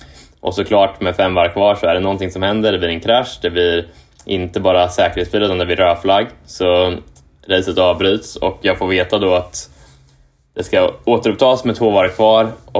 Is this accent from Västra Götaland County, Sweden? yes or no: no; Kumla, Örebro County, Sweden; moved away as an adult; also born or lived in Japan; now in Indianapolis, United States; jag tror jag är född i Örebro, Örebro lasarett typ. Men jag är uppvuxen i Kumla, som är ju ja, kvart från Örebro. Och bodde där egentligen till jag var 18 typ, när jag flyttade till Japan.